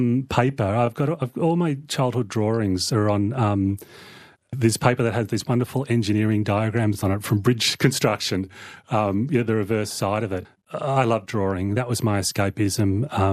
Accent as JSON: {"language": "English", "region": "Victoria", "country": "Australia", "tie": "born or raised there", "also_born_or_lived": "Melbourne", "said": "growing up in a farmhouse behind a levee bank in a bean field by the banks of the Snowy River in a very sort of isolated community upstream of Orbost in far east Gippsland. I was taken there when I was 4 years old."}